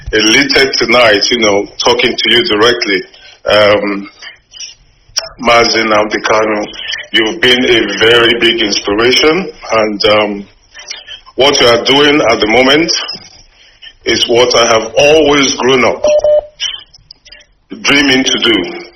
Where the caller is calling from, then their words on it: London, United Kingdom; I'm calling you from South East London.